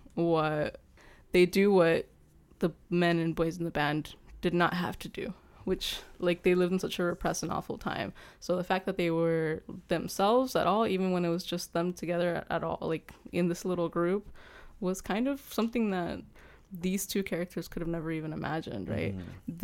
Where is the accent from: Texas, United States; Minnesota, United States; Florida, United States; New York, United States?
Texas, United States; I grew up in Texas.